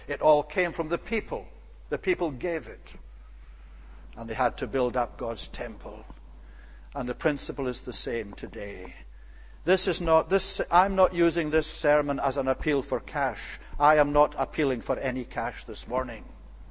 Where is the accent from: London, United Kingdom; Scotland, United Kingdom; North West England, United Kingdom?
Scotland, United Kingdom; as a child, growing up in Scotland.